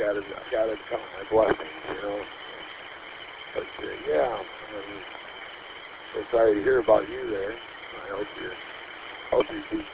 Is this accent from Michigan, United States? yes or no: yes; Saginaw, Michigan, United States; also born or lived in Texas; Why could I move back from Texas? I'm from Saginaw. I moved to Texas, and I got in a real bad car accident, and I decided I'd rather come back here and be around family and friends